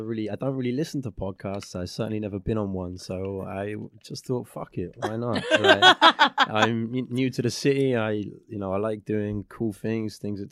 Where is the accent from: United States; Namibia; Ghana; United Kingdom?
United Kingdom; England; England, yeah.